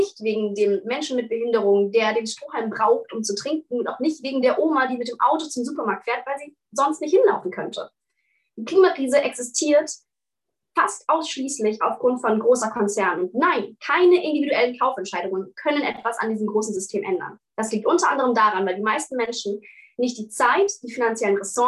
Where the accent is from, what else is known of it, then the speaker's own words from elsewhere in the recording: Berlin, Germany; ich bin 19. Ich komme aus Berlin